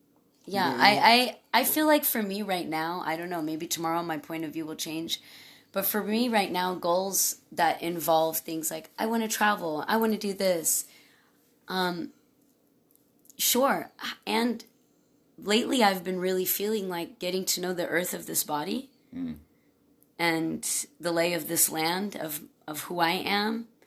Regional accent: Santee, California, United States; I was, you know, a first-generation immigrant growing up in Santee.

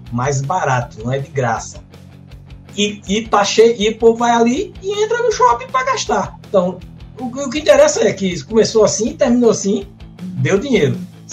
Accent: Pernambuco, Brazil; Como pernambucano, é uma cidade desse tamanho de geografia, mas completamente vertical.

